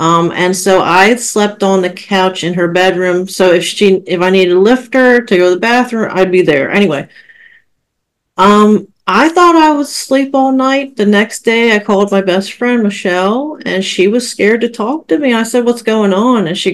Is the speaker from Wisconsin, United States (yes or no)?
no; Maryland, United States; because we're from Maryland.